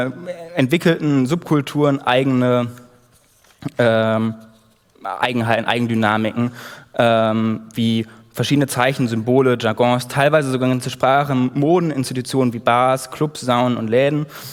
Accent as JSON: {"language": "German", "town": "Münster", "region": "North Rhine-Westphalia", "country": "Germany", "said": "ich komme aus Münster, da ist nichts mehr"}